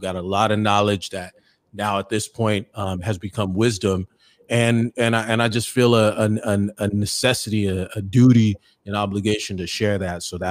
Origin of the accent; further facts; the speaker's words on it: Oceanside, California, United States; I grew up on the East Side, and you know, we had East Side Crips, we had the Mexican Pozole gang, and you know, it was active